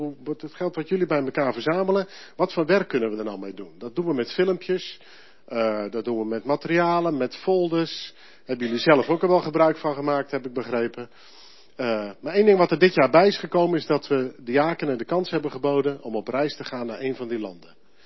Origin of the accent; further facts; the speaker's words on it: Putten, Gelderland, Netherlands; Ik kom zelf uit Putten. Dat is ook van de Veluwe.